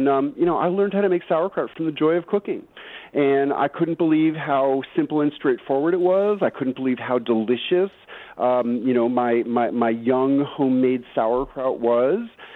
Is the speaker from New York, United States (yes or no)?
yes; New York City, New York, United States; I grew up in New York City, and I loved pickles.